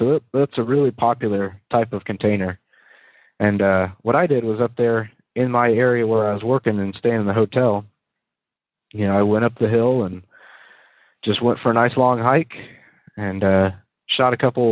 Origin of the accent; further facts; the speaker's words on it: United States; because I'm an American. And there's really not that many Americans here.